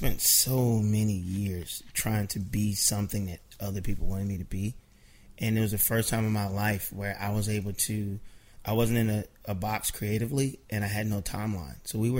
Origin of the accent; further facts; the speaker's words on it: Milton, Delaware, United States; No, I grew up in Milton.